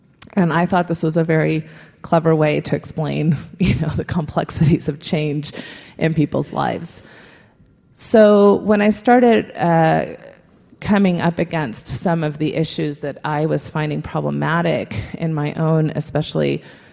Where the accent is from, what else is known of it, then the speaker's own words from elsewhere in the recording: United States; I was losing a lot of my identity as an American